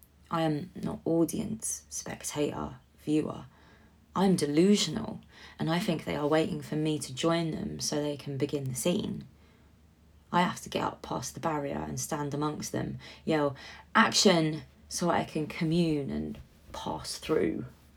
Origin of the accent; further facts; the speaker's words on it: London, United Kingdom; I want to call it a partridge, but I'm from London, so I don't really know any birds.